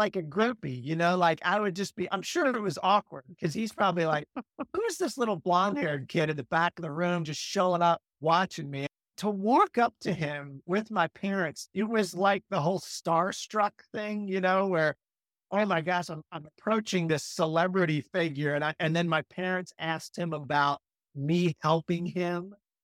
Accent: Maryland, United States; And growing up in Maryland, my parents always had a passion for the outdoors, and particularly my mom, a love for animals.

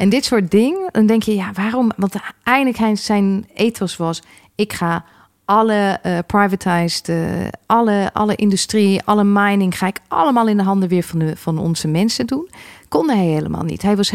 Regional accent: England, United Kingdom; Dus ik ben in Engeland geboren en opgegroeid.

